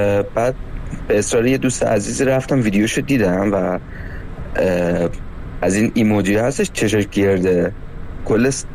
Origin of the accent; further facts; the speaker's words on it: Tehran, Tehran Province, Iran; من متولد و بزرگ شده تهرانم ولی ریشم تبریزیه